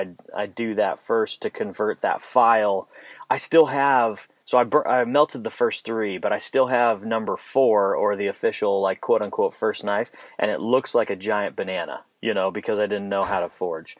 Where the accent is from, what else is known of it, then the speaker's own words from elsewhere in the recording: Phoenix, Arizona, United States; I'm from Phoenix, Arizona originally